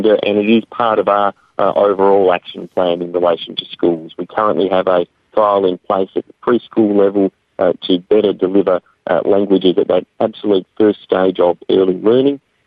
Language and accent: English; Adelaide, South Australia, Australia; some students from my home state of Adelaide